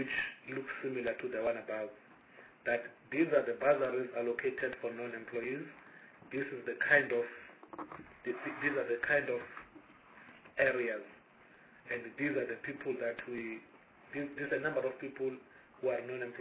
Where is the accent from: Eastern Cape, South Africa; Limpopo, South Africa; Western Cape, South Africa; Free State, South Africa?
Eastern Cape, South Africa; Alice; I am from the Eastern Cape, in Alice, Amatole area. There are a number of forests in my area, which would be Balfour, Hawksburg, Amatole Mountain Range